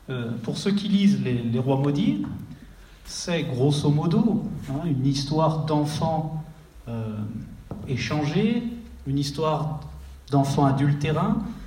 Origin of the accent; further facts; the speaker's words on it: Aiguebelle, Auvergne-Rhône-Alpes, France; Je viens d'Aiguebelle à l'origine